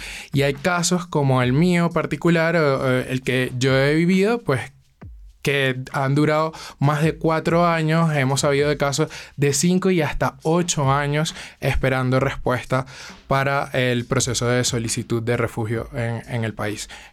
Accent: Valencia, Carabobo, Venezuela; moved away as an adult; now in Colombia; Yo llegué acá en 2020 desde Valencia, Venezuela, en busca de protección internacional precisamente por la persecución política en el país.

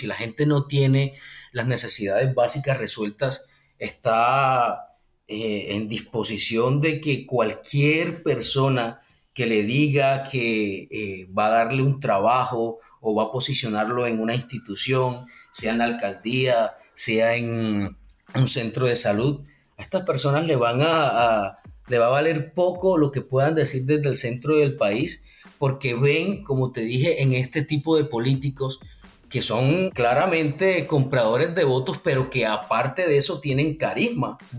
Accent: Sahagún, Córdoba, Colombia; yo soy de aquí de Sahagún, yo estoy soy un profesional de acá

